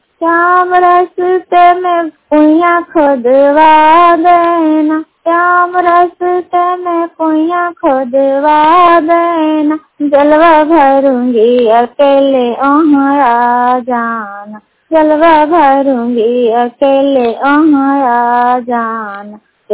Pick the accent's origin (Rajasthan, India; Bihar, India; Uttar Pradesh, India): Bihar, India; Basaniyama; मेरा गांव का नाम बसनियामा, प्रखंड का नाम हरनौत, जिला का नाम नालंदा।